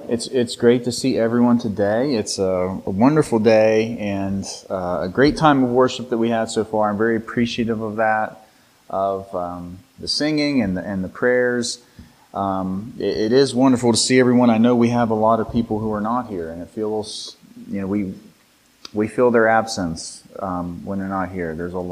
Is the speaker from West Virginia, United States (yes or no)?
yes; West Virginia, United States; I'm from West Virginia.